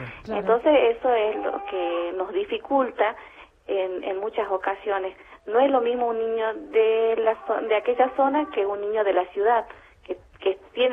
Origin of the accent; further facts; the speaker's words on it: Santa María, Catamarca, Argentina; yo nunca salí de Santa María, más allá de la provincia más cercana y a la que tenemos más acceso, a pesar de pertenecer a Catamarca, es Tucumán.